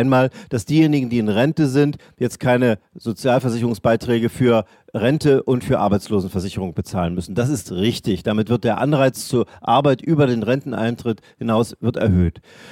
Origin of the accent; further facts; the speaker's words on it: Saxony, Germany; ich komme aus Sachsen.